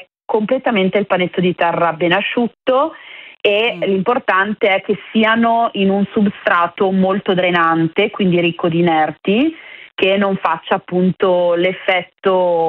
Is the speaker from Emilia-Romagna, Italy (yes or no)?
yes; Parma, Emilia-Romagna, Italy; Poi qui a Parma, perché io sono di Parma, non piove da tantissimo